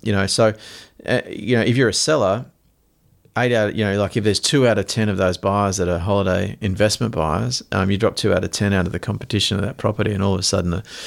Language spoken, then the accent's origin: English; Noosa, Queensland, Australia; I grew up in Noosa Sound on the waterfront